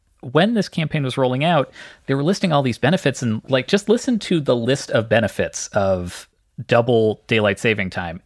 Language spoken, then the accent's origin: English; Canada; I grew up in Canada.